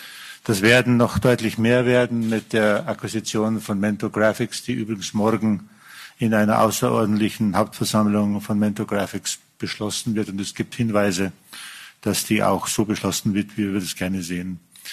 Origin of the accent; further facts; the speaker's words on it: Germany; Vielleicht sind wir Deutsche da ein bisschen empfindlich mit Mauern und Rassen.